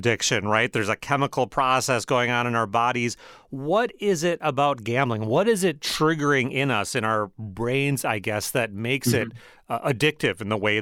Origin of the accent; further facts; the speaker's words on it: Michigan, United States; I remember as a young guy growing up in Michigan, it's been a day or two now